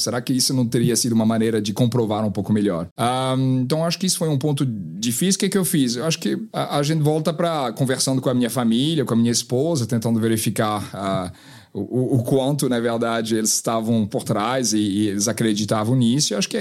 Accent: France; Portuguese is a second language; now in Brazil; Eu sou francês, mas estou aqui no Brasil já há alguns anos, na verdade são acho quase 7 anos

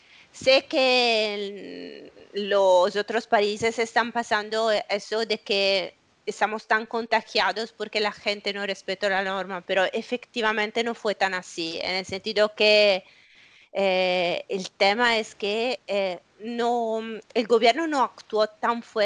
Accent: Italy; no hay más las pizzerías que para nosotros, tú sabes, es como que un italiano sin pizza no puede quedarse

